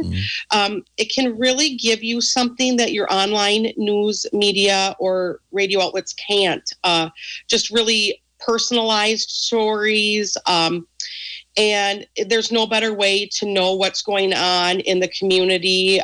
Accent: Amory, Mississippi, United States; So growing up in Amory, I was very happy.

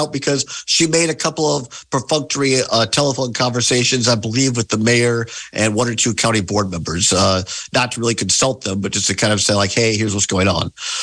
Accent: Richland Center, Wisconsin, United States; Great to be back in the Driftless region, the Driftless area here, my hometown, and back at my home station

